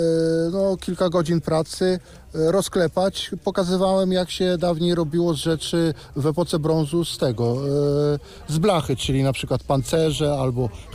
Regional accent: Jasło, Subcarpathian Voivodeship, Poland; also born or lived in Warsaw; moja żona jest z Warszawy i mieszkaliśmy 20 lat w Warszawie. Jak żeśmy się tu przeprowadzili, to, znaczy wrócili, no bo ja jestem z Jasła

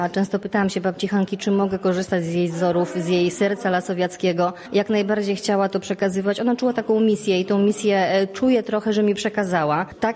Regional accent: Stalowa Wola, Subcarpathian Voivodeship, Poland; No muszę się przyznać, że urodziłam się w Stalowej Woli, wychowałam się w Stalowej Woli

